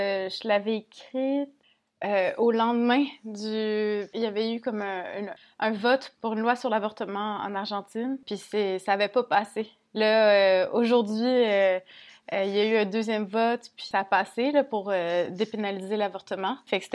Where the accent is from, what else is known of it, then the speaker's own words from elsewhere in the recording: Montreal, Quebec, Canada; je suis née à Montréal, je suis bien montréalaise, là, mais ça représente ce qu'est Montréal là, en ce moment.